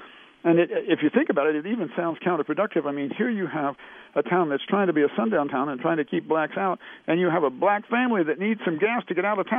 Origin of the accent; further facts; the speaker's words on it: Decatur, Illinois, United States; Now, growing up in Decatur as a kid, I was aware that these little towns like Niantic and Monticello and Pena and so on were all white.